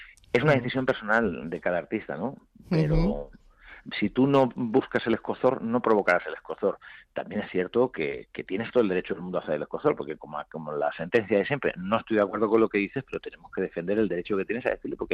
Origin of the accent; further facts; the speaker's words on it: Albacete, Castilla-La Mancha, Spain; also born or lived in Melilla; me fui muy temprano, me fui con 6 años de Melilla. Y no he podido volver desde entonces. Y yo me he criado en Albacete